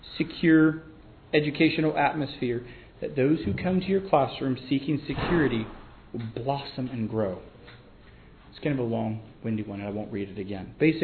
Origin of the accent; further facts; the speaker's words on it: North Carolina, United States; I am from North Carolina, and for the past number of years, I have been a circus ringleader at our school.